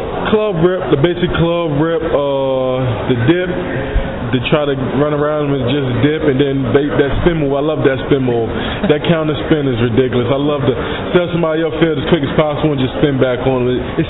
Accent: Baltimore, Maryland, United States; I'm from Baltimore, you understand that. It's a blessing making it out them cities.

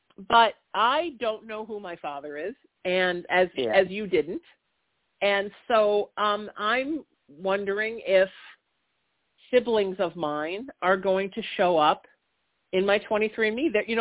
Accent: Huntington Beach, California, United States; my retirement plan is to open a spiritual center in the San Fernando Valley and one in my hometown of Huntington Beach and turn them both into churches, crystal shop, teaching space, and move back and forth.

